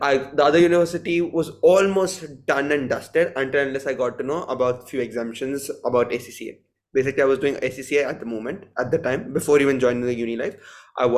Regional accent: India; So if you guys have not already guessed, I'm from India. So I was born here, and we had to shift back when I was around 4 years old, and then I got back here when I was 14, 15 roughly.

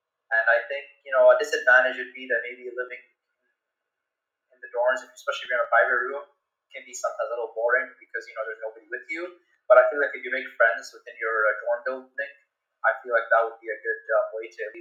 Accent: Saudi Arabia; now in United Arab Emirates; I'm from Saudi, which is close to the UAE, but I'm not from the UAE. That's why, I live in dorms.

